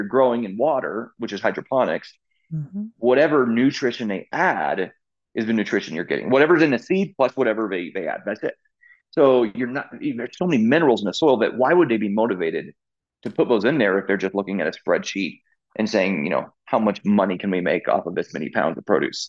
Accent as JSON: {"language": "English", "region": "Colorado", "country": "United States", "tie": "born or raised there", "said": "So, like I said, I grew up here in Northern Colorado."}